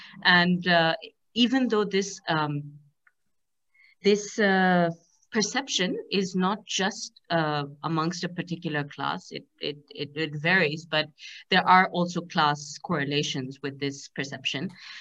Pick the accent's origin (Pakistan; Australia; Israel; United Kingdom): Pakistan; I'm from Pakistan and in Pakistan right now